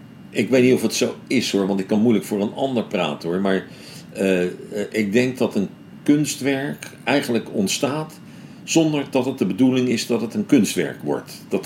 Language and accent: Dutch; The Hague, South Holland, Netherlands; born there; now in Rotterdam, Netherlands; Ik ben in Den Haag geboren, ja. Ja. Maar ik wil niet meer terug, hoor. Ik woon hier al meer dan 50 jaar woon ik in Rotterdam.